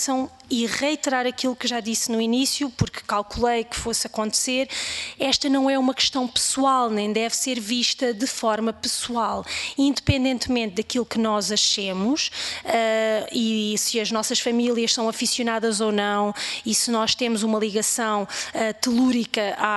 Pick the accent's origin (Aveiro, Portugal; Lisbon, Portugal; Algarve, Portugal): Algarve, Portugal; não é porque eu sou do Algarve ou não é porque há essa tradição no Algarve